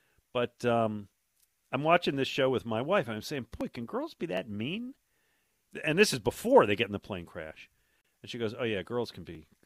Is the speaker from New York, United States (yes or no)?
yes; Buffalo, New York, United States; now in Philadelphia, United States; So I grew up in Buffalo, and you know I still like the Bills.